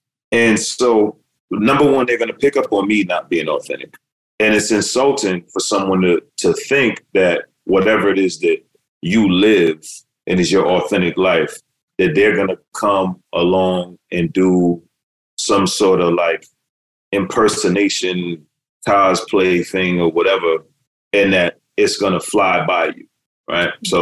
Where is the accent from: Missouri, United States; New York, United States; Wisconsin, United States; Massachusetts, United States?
New York, United States; New York City; I mean, I grew up in Brooklyn, New York, in rough neighborhoods